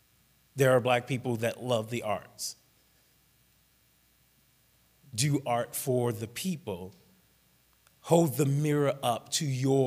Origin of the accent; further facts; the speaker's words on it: Kansas City, Missouri, United States; When I grew up in Kansas City, I had art class, speech, debate.